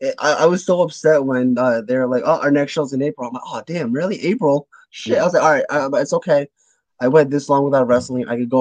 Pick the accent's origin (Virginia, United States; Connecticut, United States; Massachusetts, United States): Connecticut, United States; And I'm from Connecticut, and I've never been to Test of Strength until last October.